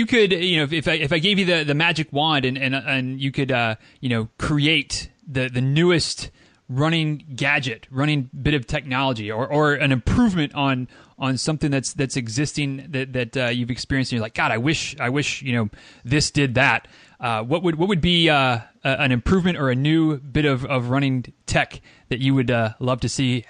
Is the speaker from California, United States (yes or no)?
no; Michigan, United States; from growing up in Michigan, like I said, and going to Canada, not super regularly